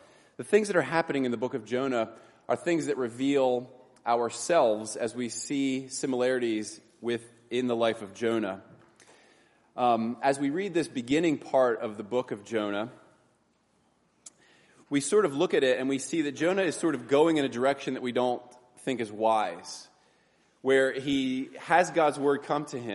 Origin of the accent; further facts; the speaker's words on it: Waynesboro, United States; Downtown Waynesboro, you're familiar with it.